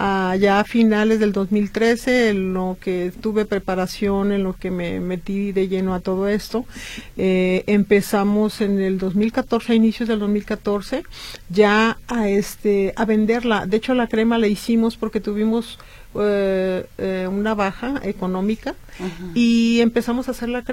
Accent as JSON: {"language": "Spanish", "town": "Tuxpan", "region": "Jalisco", "country": "Mexico", "said": "Tenemos en Tuxpan, Jalisco, que soy originaria de Tuxpan, ¿sí?"}